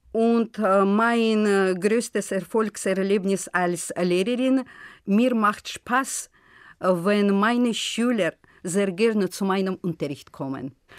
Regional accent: Baku, Azerbaijan; German is a second language; Ich komme aus Aserbaidschan, zwar aus der Hauptstadt von meinem Land, Baku. Baku liegt am Ufer des Kaspischen Meeres.

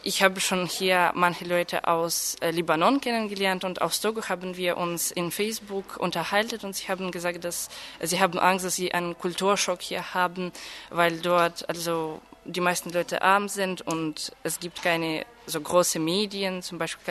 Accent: Odesa, Odesa Oblast, Ukraine; German is a second language; ich komme aus Odessa, aus der Ukraine. Und ich lerne Deutsch

